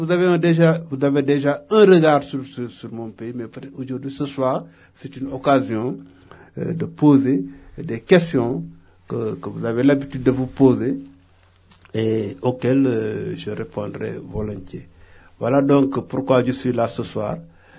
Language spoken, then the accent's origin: French; Diourbel, Senegal; j'ai écouté la bande depuis Djourbel. Djourbel, c'est ma ville. Et je suis du Sénégal, je suis sénégalais.